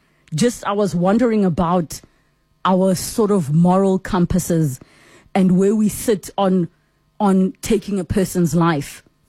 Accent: South Africa; as a South African

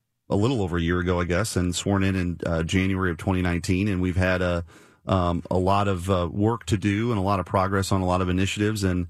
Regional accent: Missouri, United States; Look, I'm grew up in this region. You know, I grew up in North County. I love this area

